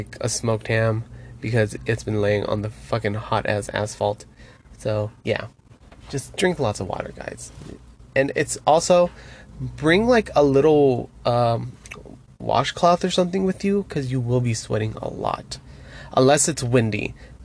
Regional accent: Phoenix, Arizona, United States; I grew up in Phoenix, Arizona

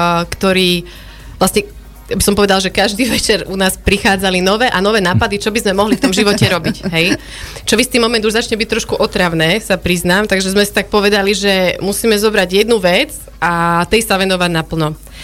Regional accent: Prievidza, Trenčín Region, Slovakia; moved away as an adult; Vlastne ja pochádzam z Prievidze, tam som chodila na gymnázium, základnú školu. A potom som sa teda vybrala na vysokú školu do Prahy

